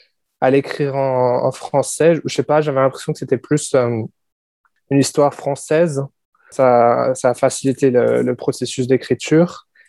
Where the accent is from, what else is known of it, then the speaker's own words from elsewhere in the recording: Lyon, Auvergne-Rhône-Alpes, France; now in Melbourne, Australia; je viens de Lyon, en France. J'ai déménagé à Melbourne en 2017 et j'y suis depuis. Je suis retourné en France un peu l'année dernière, mais je suis resté à Melbourne depuis 2017, globalement.